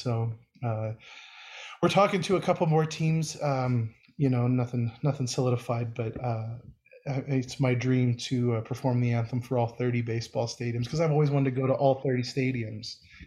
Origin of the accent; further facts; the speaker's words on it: Seattle, Washington, United States; but I grew up in Seattle, so I mean, I was a '90s kid